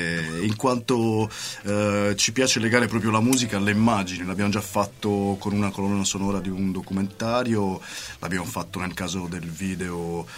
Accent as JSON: {"language": "Italian", "town": "Florence", "region": "Tuscany", "country": "Italy", "said": "Veniamo da Firenze e facciamo rock sostanzialmente nelle varie declinazioni"}